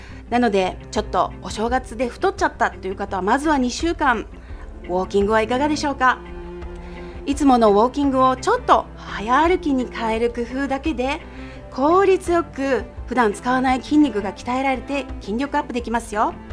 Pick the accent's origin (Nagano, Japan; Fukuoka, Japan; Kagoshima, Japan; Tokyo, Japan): Kagoshima, Japan; Okinoerabu Island; 私の田舎は鹿児島県奄美群島、沖縄から北へ2つ目の人口1万人の島、沖永良部島なんですが